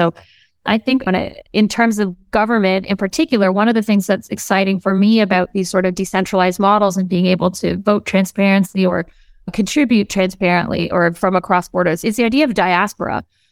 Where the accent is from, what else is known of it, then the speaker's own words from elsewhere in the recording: Canada; As a Canadian, I would have to donate to an organization.